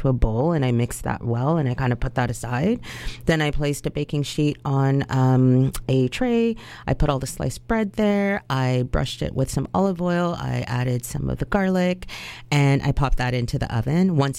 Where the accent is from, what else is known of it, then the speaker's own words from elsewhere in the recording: Toronto, Ontario, Canada; And so when I grew up in Toronto, most of my peers, if not like 98% of us, were first generation Canadians. All of our parents were immigrants. So I grew up with a lot of different cultures.